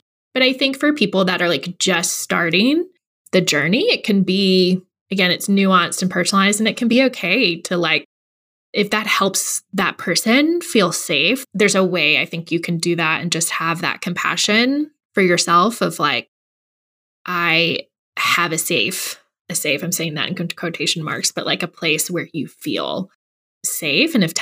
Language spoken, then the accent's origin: English; Gulf Coast, United States; I grew up on the Gulf Coast and we have hurricanes every year, multiple.